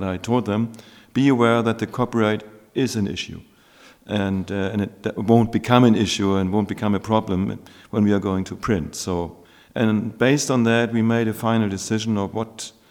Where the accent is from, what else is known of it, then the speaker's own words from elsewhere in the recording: Hamburg, Germany; I'm from Hamburg, Germany